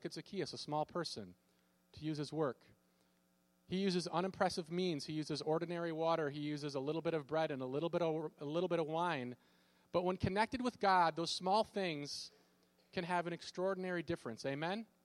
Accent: Racine, Minnesota, United States; You know, I'm from Minnesota, but I lived out in the country, but our address, our zip code was actually from Racine, Minnesota.

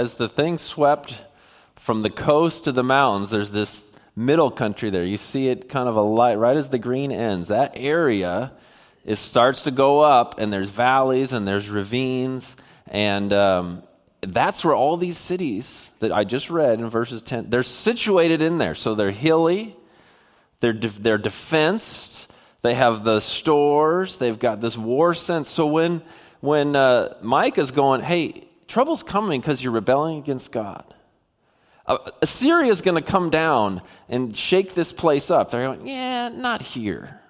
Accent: Puyallup, Washington, United States; I grew up in Puyallup, and one of the things, anytime I wanted to go to Tacoma, we would go down a highway called 512.

